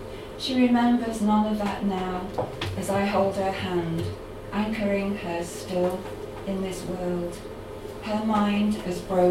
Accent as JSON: {"language": "English", "town": "Sheffield", "region": "Yorkshire and the Humber", "country": "United Kingdom", "tie": "born or raised there", "said": "I was born and raised in Sheffield in semi-detached suburbia."}